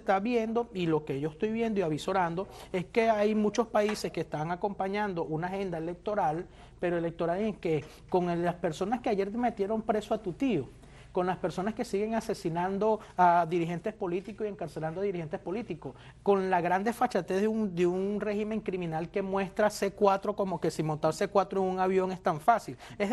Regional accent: Barinas, Venezuela; cuando en Venezuela, cuando yo que soy de Barinas, de un pueblo

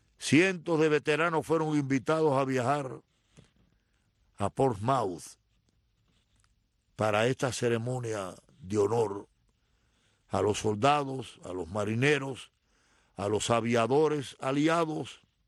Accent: Cuba; now in United States; Yo me siento tan cubano como antes, acaso más, en la misma medida en que me siento norteamericano y hasta bastante universal.

